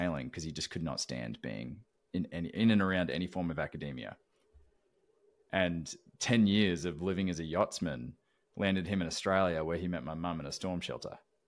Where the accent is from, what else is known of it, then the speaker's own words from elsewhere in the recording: Tennessee, United States; if people didn't already recognize by my accent, I'm a Tennessee boy through and through.